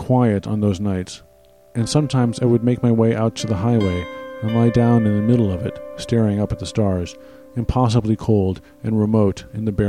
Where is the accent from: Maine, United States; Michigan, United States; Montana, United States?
Michigan, United States; Growing up in Michigan, I was quite familiar with snow and the way it transformed landscapes, both exterior and interior.